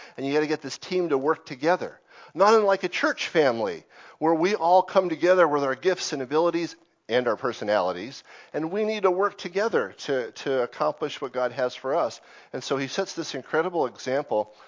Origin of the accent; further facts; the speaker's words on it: New England, United States; Now, I'm from New England. I can do this. I'm from New England.